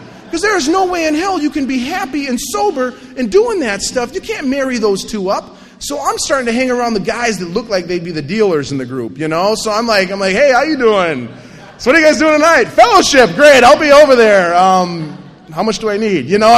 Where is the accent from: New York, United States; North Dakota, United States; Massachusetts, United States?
North Dakota, United States; I'm from North Dakota. Brothers don't do roundups, okay?